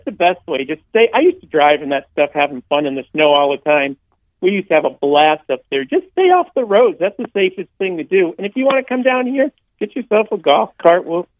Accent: Connecticut, United States; I'm from Connecticut, and I've lived through all of it.

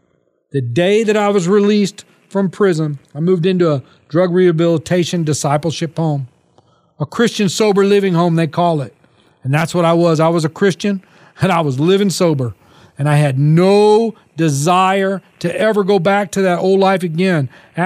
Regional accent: Texas, United States; I'm going to go start over in Texas. That's where I'm from. Going back home to my home state

